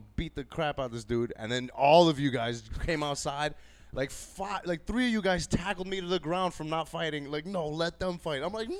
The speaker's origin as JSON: {"language": "English", "town": "North Bergen", "region": "New Jersey", "country": "United States", "tie": "born or raised there", "said": "I was born, you know, born and raised in North Bergen, raised on 73rd Street in Kennedy, right next to the high school."}